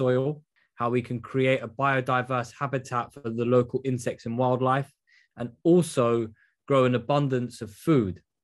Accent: London, United Kingdom; I'm from London, so I'd work in London

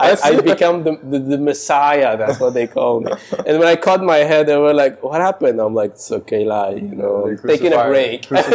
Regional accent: Iran; 85 million of us back home

